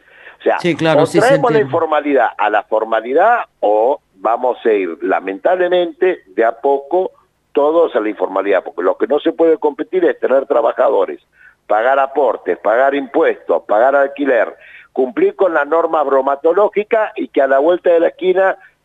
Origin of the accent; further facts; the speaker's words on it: La Plata, Buenos Aires Province, Argentina; El otro día fui a una feria en La Plata, yo soy platense, ¿no?